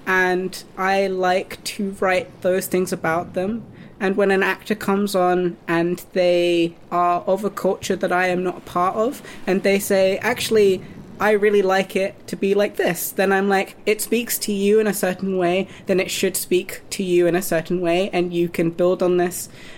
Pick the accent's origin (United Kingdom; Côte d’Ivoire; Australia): United Kingdom; I've been commissioned quite a few times to only talk about being a British, mixed-race, white and Japanese person who is non-binary, who is neurodiverse